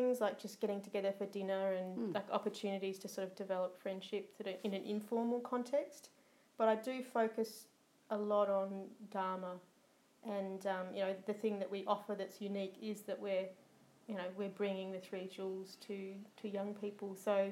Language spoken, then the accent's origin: English; Melbourne, Victoria, Australia; I'm from Melbourne in Australia